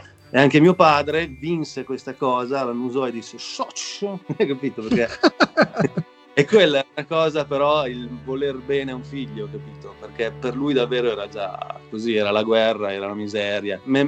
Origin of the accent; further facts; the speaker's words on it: Monghidoro, Emilia-Romagna, Italy; io vengo da Monghidoro, che è un paese sull'Appennino tra Bologna e Firenze.